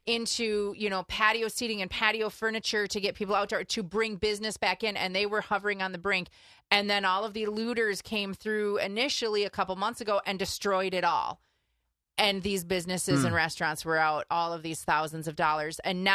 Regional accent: Rhinelander, Wisconsin, United States; even though I was born and raised in Rhinelander, We spent so much time in Chicago on the South Side, visiting my grandparents and aunts and uncles and cousins

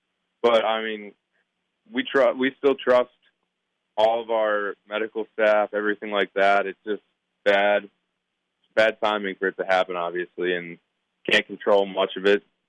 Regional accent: Wisconsin, United States; I'm from Wisconsin. I grew up watching all the games and everything like that.

